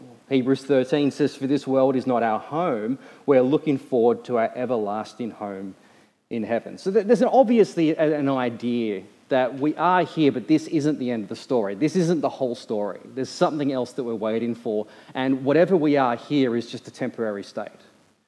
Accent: Penrith, New South Wales, Australia; born there; accent: Australian; I mean, I was born in Penrith. I have an Australian accent.

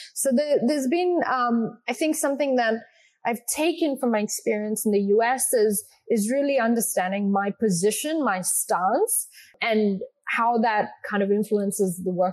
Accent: New Zealand; Like that is my experience as a New Zealander, but going to America, which happens to be a very diverse country, I was able to see a lot of designers who looked like me.

